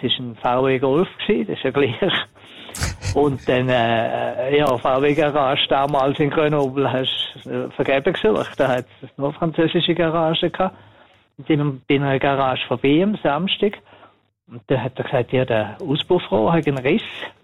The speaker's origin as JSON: {"language": "German", "country": "Switzerland", "said": "wir sind Schweizer und zurück in die Schweiz wollen."}